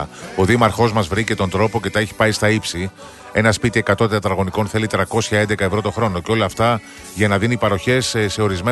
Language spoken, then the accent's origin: Greek; Western Greece, Greece; το κατσικάκι στο χωριό μου. Στο βάλ' το λίγο έξω από το Αγρίνιο